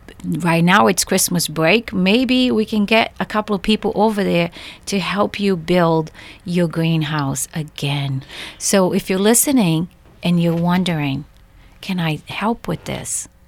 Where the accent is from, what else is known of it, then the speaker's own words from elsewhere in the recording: Brazil; I grew up in Brazil, and it was very different.